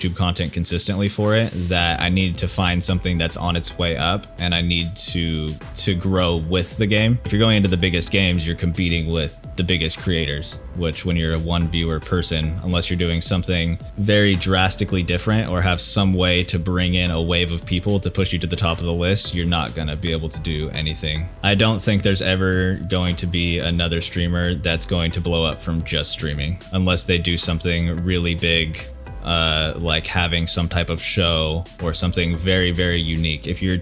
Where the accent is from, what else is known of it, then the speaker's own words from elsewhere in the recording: California, United States; I'm from California. We're outside of San Francisco. It's sort of a small town, but basically, yeah, it's just small town, not a whole lot